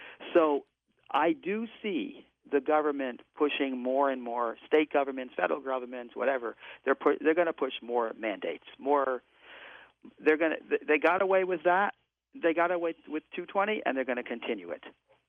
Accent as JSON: {"language": "English", "region": "New York", "country": "United States", "said": "I'm sorry, I'm from New York."}